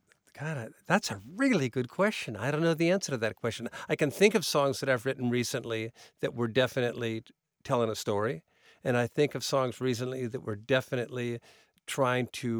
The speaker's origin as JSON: {"language": "English", "town": "Philadelphia", "region": "Pennsylvania", "country": "United States", "tie": "born or raised there", "said": "The station we all listened to growing up in Philadelphia had a chart of 99 songs"}